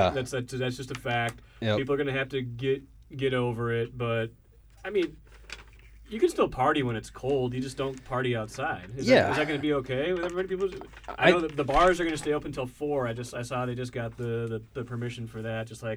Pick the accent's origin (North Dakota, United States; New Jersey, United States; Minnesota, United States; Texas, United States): North Dakota, United States; He's from North Dakota. He's from my home state.